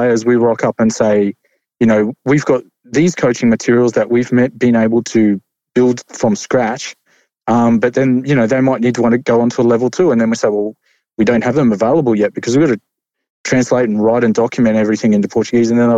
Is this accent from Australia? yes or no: yes; Australia; And I'm the Aussie face to that Brazil thing too.